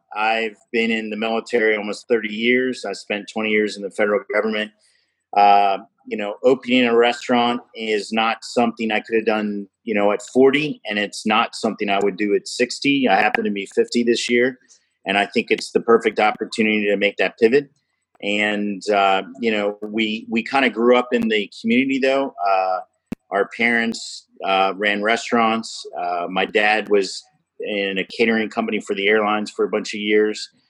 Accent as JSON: {"language": "English", "region": "Maryland", "country": "United States", "tie": "born or raised there", "said": "Carrie and I grew up in Montgomery County, but we've been in Frederick County the better part of the last 20 years."}